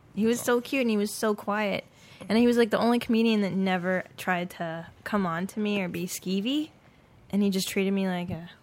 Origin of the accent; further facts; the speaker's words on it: Los Angeles, California, United States; I grew up in Los Angeles. I'm an Angeleno. I love the Mexican people.